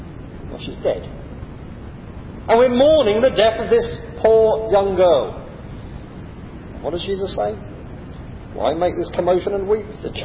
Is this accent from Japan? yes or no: no; England, United Kingdom; Of course, we have to remember we're English, most of us, and that the English don't behave like that. We're very much stiff upper lip.